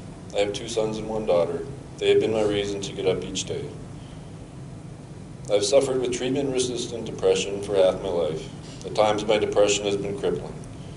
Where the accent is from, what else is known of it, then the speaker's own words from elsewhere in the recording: Brampton, Ontario, Canada; also born or lived in Scarborough; I was raised in a middle-class family along with my two younger sisters in Brampton, Ontario.